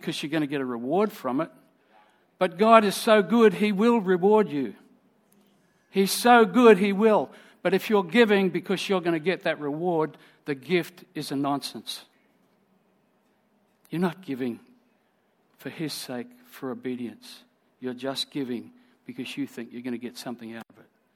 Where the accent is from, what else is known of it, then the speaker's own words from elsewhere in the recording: Sydney, New South Wales, Australia; I grew up in Sydney. I was born in Sydney. First 10 years of my life, I lived there. I was born in 1955